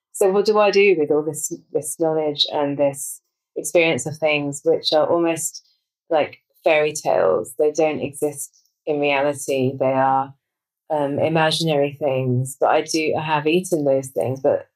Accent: London, United Kingdom; now in Devon, United Kingdom; I live in rural Devon. I grew up in London, but I've spent 8 years in rural Devon

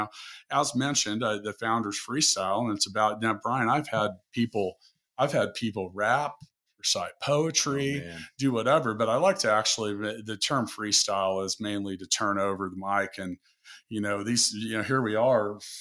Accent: Kansas City, Missouri, United States; here in my hometown of Kansas City.

